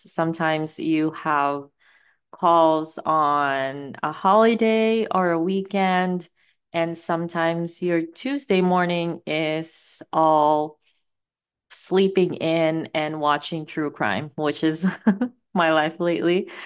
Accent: Philippines; I grew up in the Philippines

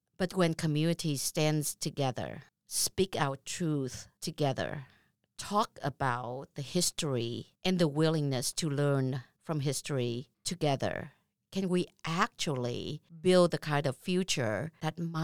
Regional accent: Vietnam; English is a second language; now in United States; as you know, I am a refugee from Vietnam. And because of my status, I love this country more than I can say.

